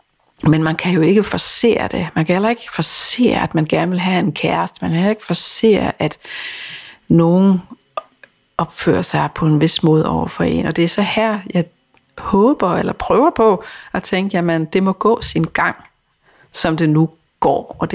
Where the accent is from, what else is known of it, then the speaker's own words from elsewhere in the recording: Region of Southern Denmark, Denmark; Du skal huske på, at jeg er sønderjyde.